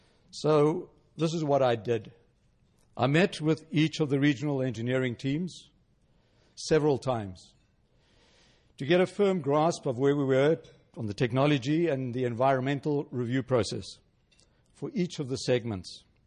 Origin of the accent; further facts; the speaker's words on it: South Africa; as you can hear from my accent, which I don't think in my life I'm going to get rid of, my roots are from elsewhere. And in fact, I can confirm I was born and raised in South Africa.